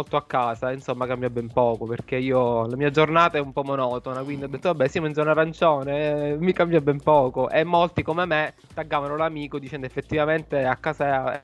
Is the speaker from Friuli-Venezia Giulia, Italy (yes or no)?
no; Palermo, Sicily, Italy; a noi che siamo di Palermo città, spostarci dai comuni cambia ben poco